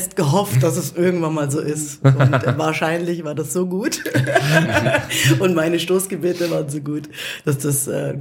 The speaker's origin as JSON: {"language": "German", "town": "Sindelfingen", "region": "Baden-Württemberg", "country": "Germany", "tie": "born or raised there", "said": "Ich bin Gott sei Dank in Sindelfingen groß geworden, sage ich jetzt mal."}